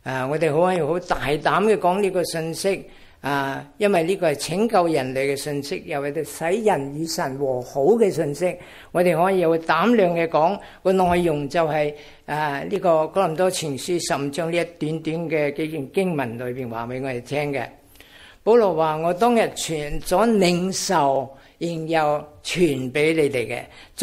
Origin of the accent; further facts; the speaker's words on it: Chaozhou, Guangdong, China; also born or lived in United Kingdom; now in Australia; 我係潮州人啊，咁咧就因為洗禮嘅緣故，爸爸唔俾咧，被送去英國讀書。結果咧喺英國26年，然後咧過嚟澳洲呢邊都有三十幾年啦，38年啊。